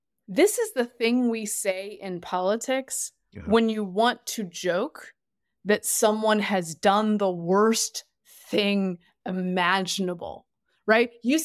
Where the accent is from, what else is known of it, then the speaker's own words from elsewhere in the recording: the South, United States; And I say hillbilly with love because I'm from the South.